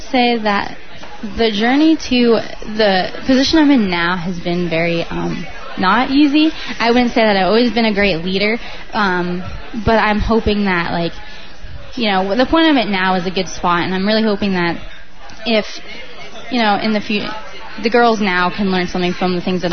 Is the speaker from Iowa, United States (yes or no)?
yes; West Des Moines, Iowa, United States; I'm from West Des Moines, it's about 60,000